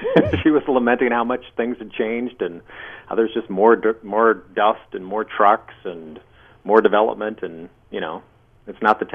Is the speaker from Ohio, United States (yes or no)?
no; Hettinger, North Dakota, United States; As you mentioned in your intro, I'm from North Dakota. I was born in Hettinger, graduated from high school in Hettinger, which is right along the North Dakota-South Dakota border.